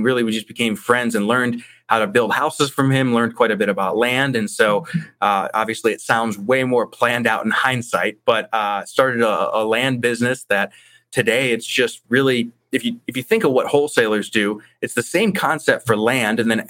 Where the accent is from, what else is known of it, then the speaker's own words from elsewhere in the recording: Ohio, United States; moved away as an adult; now in Colorado Springs, United States; I'm originally from Ohio, actually, and stayed there until I was finishing up college. Came out here to visit my brother because he's here with his wife, and took me about a day to decide to pack my things and drive across the country.